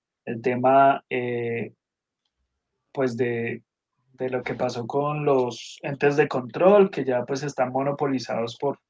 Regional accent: Colombia; hacen parte al menos de nuestra idiosincrasia y de nuestra historia como colombianos

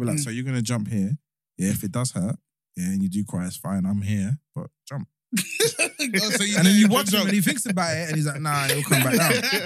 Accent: Hackney, London, United Kingdom

